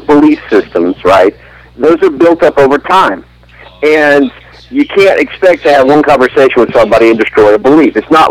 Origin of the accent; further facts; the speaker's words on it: the South, United States; growing up in the South, for some reason, water divination is a granted around here.